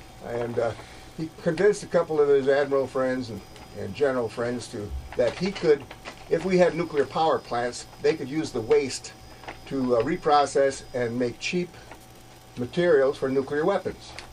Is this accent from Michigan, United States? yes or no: yes; Detroit, Michigan, United States; I was brought up in Detroit and in Monroe County, just over the Wayne County line.